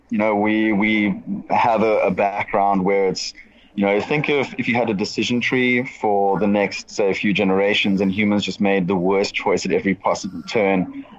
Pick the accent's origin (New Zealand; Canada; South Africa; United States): South Africa; I'm not even Australian myself. I'm South African